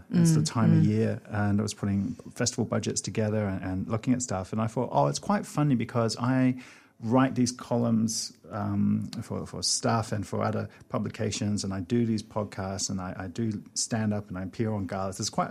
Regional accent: Wellington, New Zealand; mother is from Wales, and my father is from Samoa. And I grew up in Wellington, and so I'm a Kiwi.

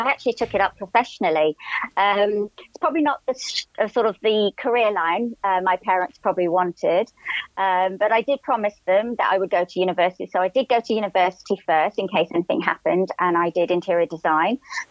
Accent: Dubai, United Arab Emirates; And we moved as a family to the Middle East, Dubai. And I did all my schooling there. So I grew up in the Middle East.

